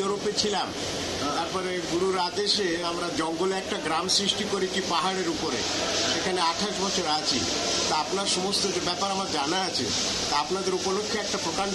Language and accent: Bangla; Jessore, Khulna Division, Bangladesh; moved away; also born or lived in United Kingdom / France; আমরা যশোরের লোক কারণ আমাদের পিতা পিতামহরা সব যশোরের রাজা ছিল